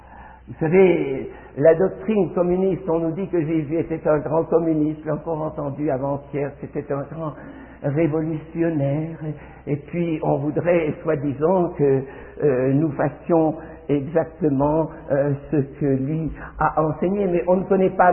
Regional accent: Switzerland; je suis suisse, je suis pas même français. Oui, je suis français d'origine, de la révocation de l'édit de mort

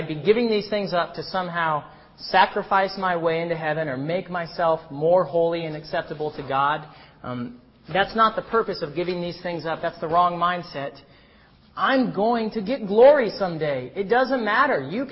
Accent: United States; Growing up in America in this era, because the world can seem so sweet

